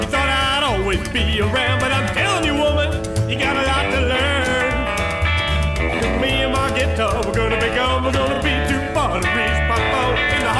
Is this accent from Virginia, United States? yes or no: no; North Carolina, United States; My hometown is the state of North Carolina.